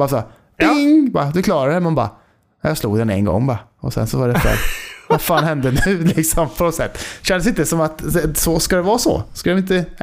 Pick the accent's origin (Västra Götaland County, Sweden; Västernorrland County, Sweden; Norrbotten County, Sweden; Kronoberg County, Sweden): Västra Götaland County, Sweden; Trollhättan; Jag är från Trollhättan, jag kan inte hjälpa det. Jag kan inte hjälpa det. Det är så vi snackar här, vet du.